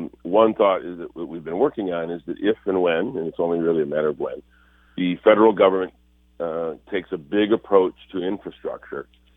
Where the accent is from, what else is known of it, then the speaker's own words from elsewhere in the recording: Flint, Michigan, United States; And in my hometown of Flint, of course, we know failing infrastructure can have consequences that go way beyond just inconvenience.